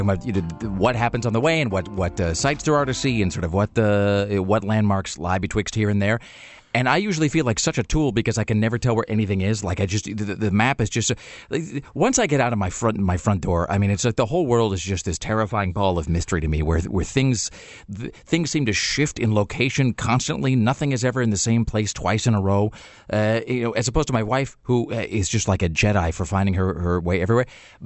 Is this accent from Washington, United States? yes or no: yes; Kennewick, Washington, United States; also born or lived in San Diego; now in Portland, United States; we were trying to get from here to my hometown, which is a place called Kennewick, which is not like that far from here. And by the way, where I spent 18 years